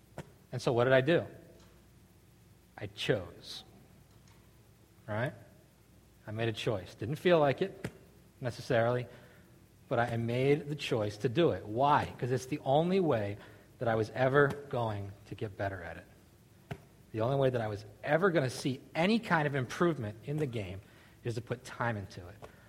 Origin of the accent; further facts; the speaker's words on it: Pottstown, Pennsylvania, United States; Growing up in Pottstown, this is what we did. Basketball.